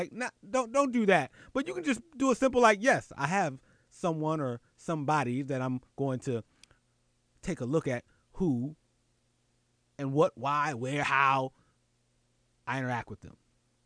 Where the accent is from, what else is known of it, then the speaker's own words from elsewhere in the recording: Philadelphia, Pennsylvania, United States; shout out to Daryl from my hometown of Philly